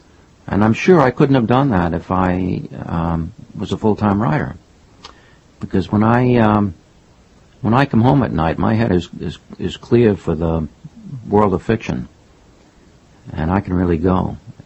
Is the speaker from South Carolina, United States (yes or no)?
no; Brooklyn, New York, United States; also born or lived in Queens; now in Manhattan, United States; I was born in Brooklyn, lived in Queens for a while, joined the Army, and when I came back, I have lived in Manhattan ever since.